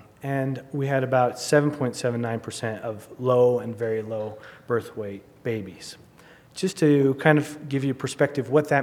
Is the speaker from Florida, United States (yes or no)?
no; Sandy, Utah, United States; I am kind of local also. I grew up in Sandy, Utah.